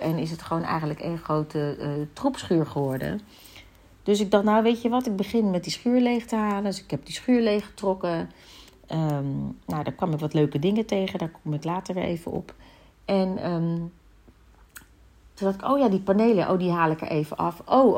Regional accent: Suriname; bij ons in Suriname zeggen we altijd, ja, ben je al heel snel al familie.

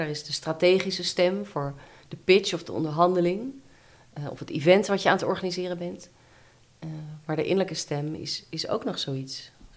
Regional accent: Netherlands; also born or lived in England, United Kingdom / United States; Ja, ik ben in Engeland geboren, maar het grootste deel in Nederland opgegroeid.

